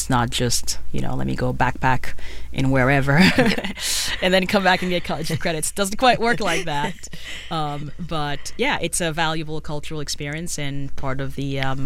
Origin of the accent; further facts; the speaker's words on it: Haiti; Yes, I'm from Haiti. We have them too.